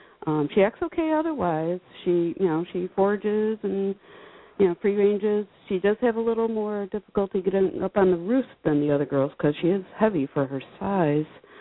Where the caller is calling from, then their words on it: Maine, United States; I'm calling from Maine.